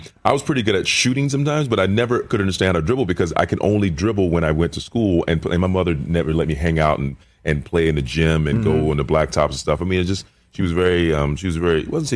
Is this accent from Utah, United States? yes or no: no; South Carolina, United States; You know, South Carolina, which, you know, we had no basketball team. Grew up without a professional basketball team